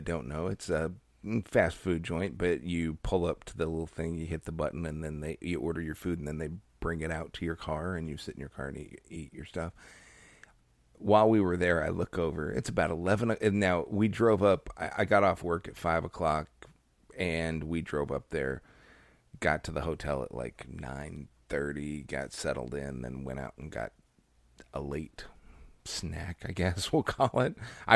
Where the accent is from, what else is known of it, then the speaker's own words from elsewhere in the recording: Utah, United States; It was the whitest place I'd ever been to in my life. And I'm originally from Utah.